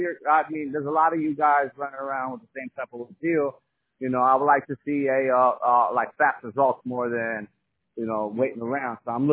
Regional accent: Florida, United States; I'm from South Florida, man

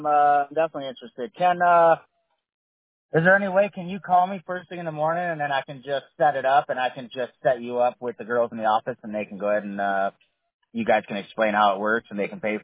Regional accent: Fresno, California, United States; also born or lived in San Jose; Yeah, I was born in San Jose. I grew up in Fresno.

